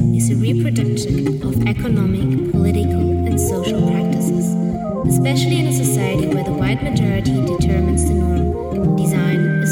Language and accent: English; Germany; So my parents are of Vietnamese origin, but I was born in Germany and I also grew up here.